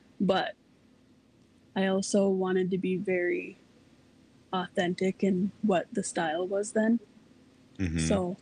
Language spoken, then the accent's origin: English; Minnesota, United States; I've been rolled at Leech Lake. I grew up on the Mille Lacs Band Reservation.